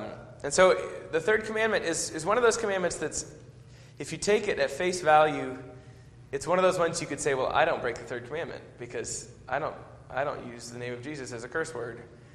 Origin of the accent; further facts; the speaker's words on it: Boston, Massachusetts, United States; when I was growing up in Boston